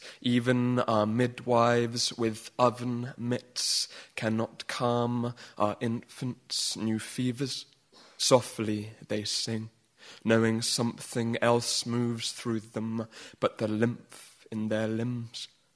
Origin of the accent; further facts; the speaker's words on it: England, United Kingdom; And how we all have an assumption as English people that life goes on and people are more or less polite and that the world is more or less in order.